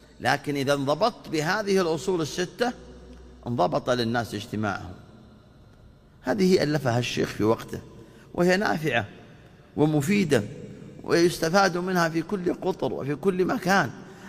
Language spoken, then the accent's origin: Arabic; Saudi Arabia; ونحن كسعوديين تجمعنا هذه الرابطة، المملكة العربية السعودية، هذا البلد